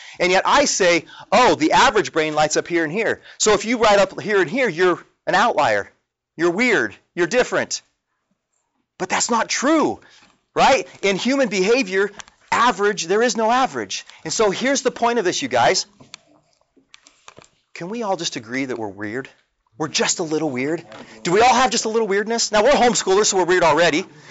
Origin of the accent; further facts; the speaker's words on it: Utah, United States; And I grew up in Utah.